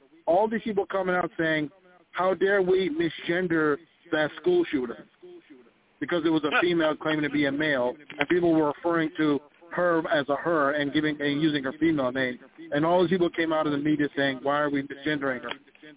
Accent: Minneapolis, Minnesota, United States; This is because I'm from Minneapolis when the whole BLM protests were going on.

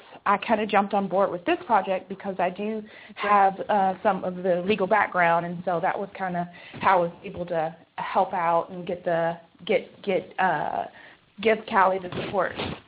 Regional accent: Texas, United States; born there; now in New York, United States; I have a similar history to Kelly, except I was born in Texas, and my dad was in the military, so I moved around quite a bit.

